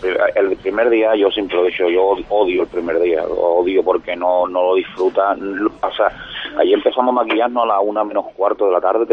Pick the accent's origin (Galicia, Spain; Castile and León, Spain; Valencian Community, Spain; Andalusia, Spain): Andalusia, Spain; Barbate; Estoy aquí en mi pueblo, en Barbate, aquí tomando un cafelito